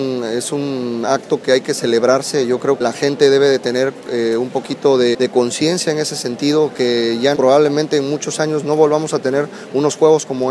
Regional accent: Veracruz, Mexico; darle a entender al mundo lo que somos como veracruzanos, el pueblo que somos y la grandeza que tenemos como estado

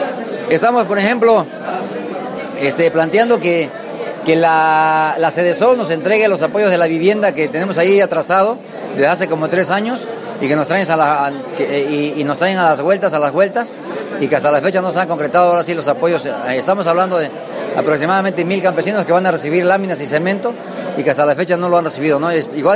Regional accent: Mexico; como ciudadanos mexicanos que somos.

